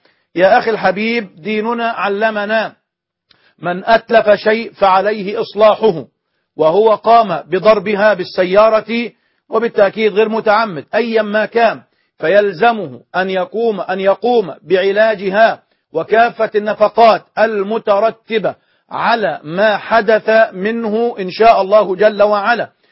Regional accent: Egypt; كما هو الحال عندنا في مصر وفي كثير من سائر البلدان العربية

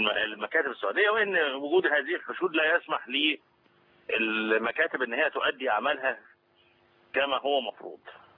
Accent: Egypt; ولو سألتني انا كرأيي كمصري انا غير راضي عن هذه الهتافات وعن هذه اللافتات.

